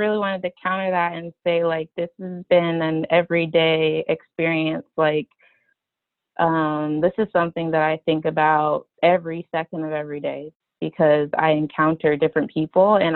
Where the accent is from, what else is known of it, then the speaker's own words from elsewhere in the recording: Midwest, United States; I grew up with in the Midwest. I grew up with people who liked to say things like all lives matter.